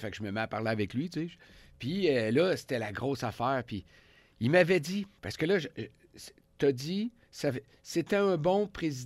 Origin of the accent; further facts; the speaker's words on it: Canada; Et moi, je suis un Canadien, là.